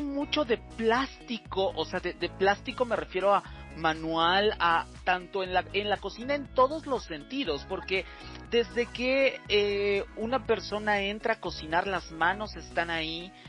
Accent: Veracruz, Mexico; Yo también soy de Veracruz, soy del puerto.

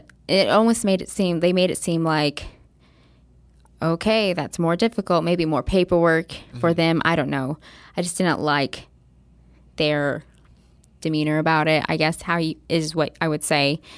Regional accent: Fairbury, United States; You know, the people I knew from my hometown, just so nice.

